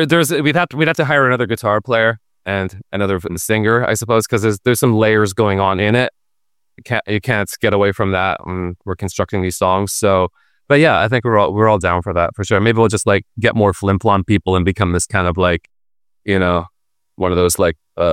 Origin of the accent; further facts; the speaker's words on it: Flin Flon, Manitoba, Canada; because I grew up in Flim Flon.